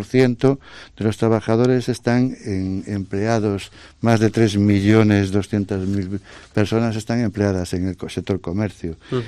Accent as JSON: {"language": "Spanish", "town": "Pontevedra", "region": "Galicia", "country": "Spain", "said": "salvo para los que somos de Pontevedra, de saber llegar a determinados puntos"}